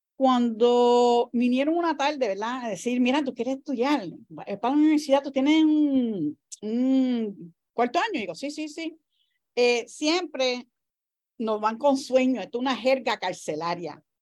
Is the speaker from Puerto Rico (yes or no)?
yes; Puerto Rico; siendo yo puertorriqueña